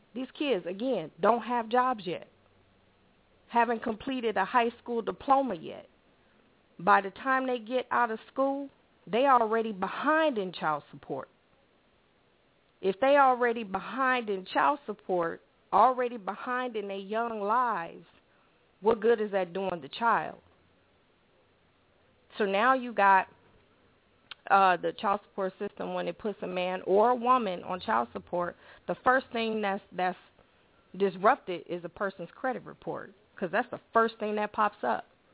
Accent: South Carolina, United States; I'm from South Carolina.

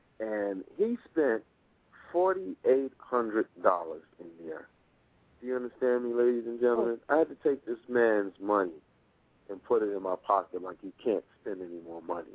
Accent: Brooklyn, New York, United States; Now, I'm from Brooklyn, right?

